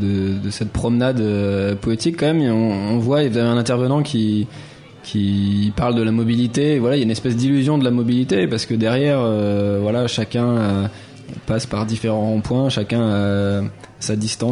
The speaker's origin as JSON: {"language": "French", "town": "Nantes", "region": "Pays de la Loire", "country": "France", "said": "En tant que Nantais"}